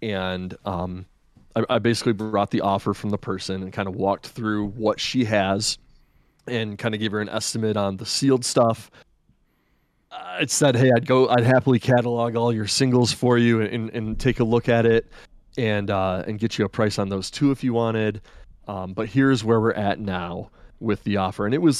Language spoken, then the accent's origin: English; Flint, Michigan, United States; We're from Flint, Michigan.